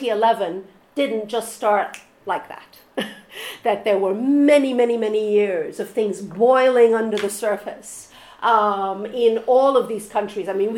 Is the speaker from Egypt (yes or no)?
yes; Egypt; now in United States; I'm originally from Egypt, so I'm putting my cards on the table here.